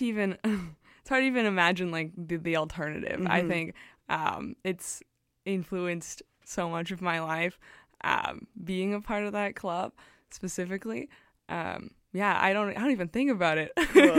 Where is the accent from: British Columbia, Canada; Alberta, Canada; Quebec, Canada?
British Columbia, Canada; Vancouver; I'm born and raised in Vancouver. Yeah, and I'm currently going to UBC. I'm in my fourth year studying English honors in international relations.